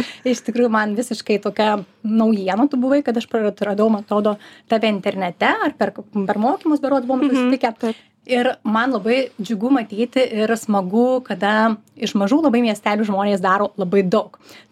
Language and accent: Lithuanian; Vilkaviškis, Marijampolė County, Lithuania; now in Marijampolė, Lithuania; Tai aš atvirkščiai, aš iš Vilkaviškio, bet gyvenu Marijampolė.